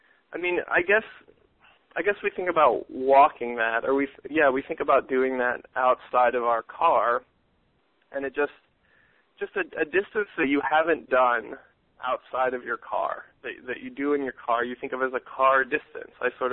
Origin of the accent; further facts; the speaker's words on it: Ashland, Virginia, United States; And I rode in between Ashland and Richmond, Virginia, which is where I grew up in Ashland.